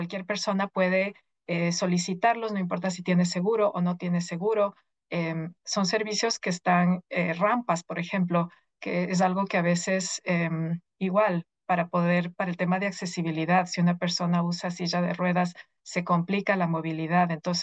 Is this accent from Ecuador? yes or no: yes; Ecuador; moved away as an adult; now in United States; Yo vine de Ecuador a estudiar acá mi PhD en sociología en SUNY Albany